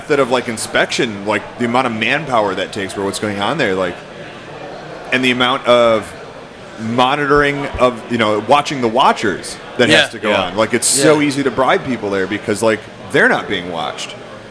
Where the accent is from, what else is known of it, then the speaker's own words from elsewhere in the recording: United States; Yeah, it's not racist because we're American.